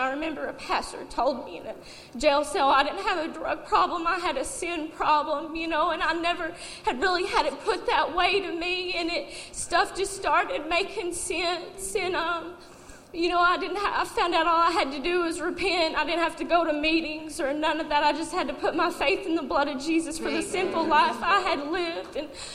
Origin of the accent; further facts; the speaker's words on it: Tennessee, United States; I'm 24. I'm from Tennessee.